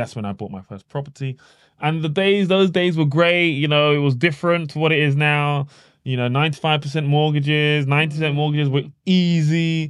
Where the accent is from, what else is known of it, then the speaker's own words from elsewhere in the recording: London, United Kingdom; So I grew up in Northwest London.